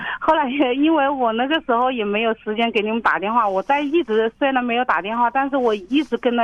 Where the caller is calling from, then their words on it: Hubei, China; 我是湖北的。